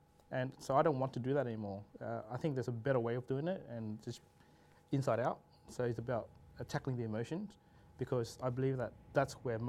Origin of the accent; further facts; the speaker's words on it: Australia; also born or lived in Vietnam; I was born in Vietnam. So at the age of 4, my parents decided to pick up and traverse the Great Open Ocean to Malaysia and then eventually to Australia. So first transition at 4. And then, you know, landed in Australia in 1989.